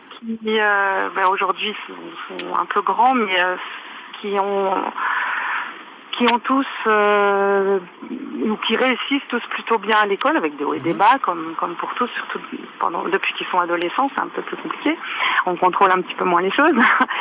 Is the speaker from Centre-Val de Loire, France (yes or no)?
no; Bondy, Île-de-France, France; Donc nous, on est de Bondy. Nos enfants étaient dans une école maternelle à Bondy.